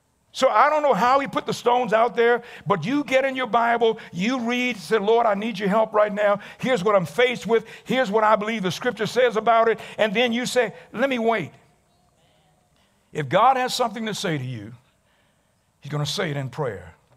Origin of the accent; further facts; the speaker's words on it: Halifax, Nova Scotia, Canada; Down in Halifax, where I'm from, I know they say it's police. We say police.